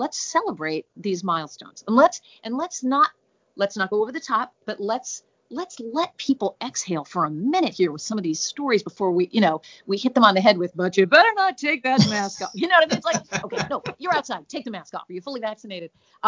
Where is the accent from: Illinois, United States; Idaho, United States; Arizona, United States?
Idaho, United States; And I grew up in Idaho, which is and like sort of middle of nowhere Idaho. It was a college town, but it was really in the middle of nowhere.